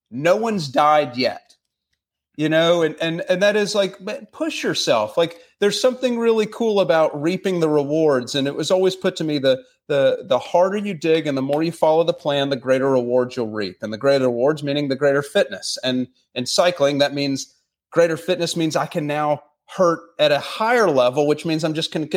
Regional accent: the South, United States; especially growing up in the South, they're not in like desirable areas. We're not on the West Coast.

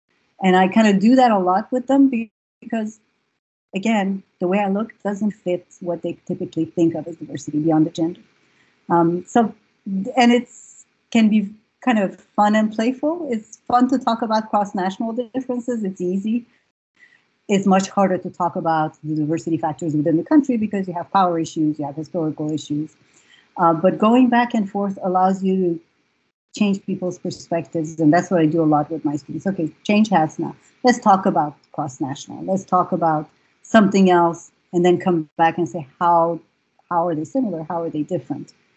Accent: Iran; now in United States; I grew up in Iran. I went to a French school. I came to the U.S.

